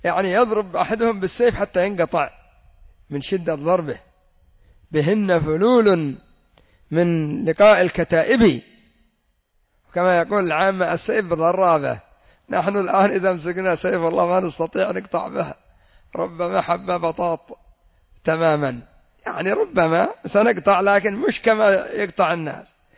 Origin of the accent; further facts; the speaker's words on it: Az-Za'akira, Yemen; وإلا قريتنا التي هي الزعاكرة كانت تحيط بها سبع غيول،